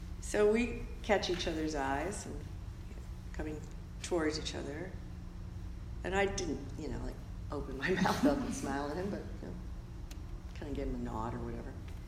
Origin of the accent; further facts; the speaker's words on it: East Coast, United States; also born or lived in New York City; I grew up on the East Coast. I've lived in New York City a really long time. I was just there. If I could identify myself with a part of the country, it would be New York. I identify as a New Yorker still.